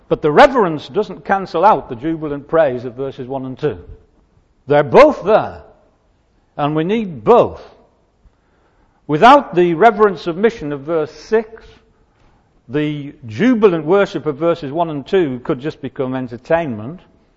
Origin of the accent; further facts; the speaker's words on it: England, United Kingdom; You know, I'm an Englishman.